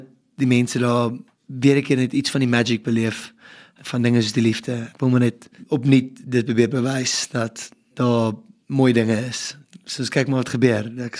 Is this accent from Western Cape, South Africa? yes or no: yes; Paarl, Western Cape, South Africa; Toe ek klein was in die Parel het ons kaalvoet rugby gespeel in 3 dae in die winter.